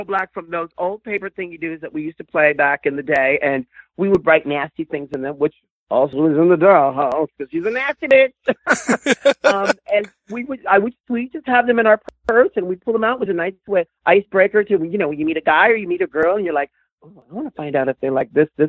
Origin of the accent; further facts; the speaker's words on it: New York, United States; now in Los Angeles, United States; Oh, well, born and raised in New York, but it's a different city.